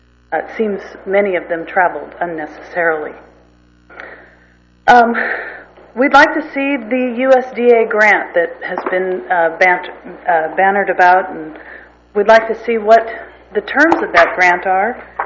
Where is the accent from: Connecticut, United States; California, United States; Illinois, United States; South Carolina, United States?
California, United States; Los Osos; I am from Los Osos, and I am speaking about the wastewater project.